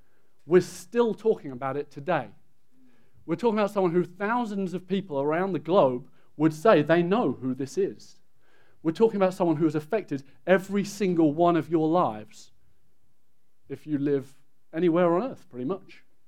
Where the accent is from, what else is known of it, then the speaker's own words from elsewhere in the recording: England, United Kingdom; Well, you're wrong. I'm English, but not for long. Soon I will be American.